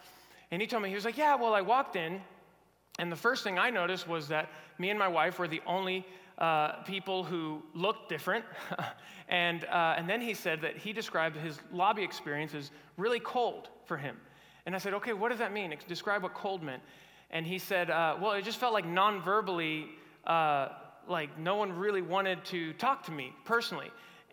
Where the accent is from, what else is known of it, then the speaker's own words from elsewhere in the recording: Mexico; now in United States; because now I'm both American and I'm Mexican, so it's not quite, I don't consider myself like a true foreigner in the sense that I had a lot from my dad. He taught me a lot about the American culture before I even moved here.